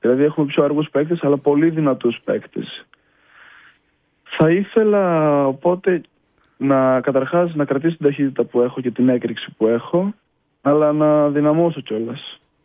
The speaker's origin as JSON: {"language": "Greek", "town": "Lefkotopos", "region": "Central Macedonia", "country": "Greece", "tie": "born or raised there", "said": "Τη διαδρομή πήγαινε έλα από το χωριό μου στις Σέρες για να κάνω τις προπονήσεις"}